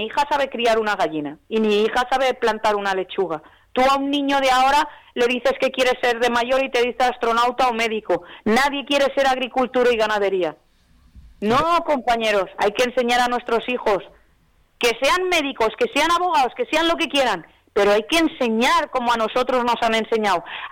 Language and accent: Spanish; Valencian Community, Spain; Porque soy valenciana y se lo debo a mi tierra, se lo debo a mi gente.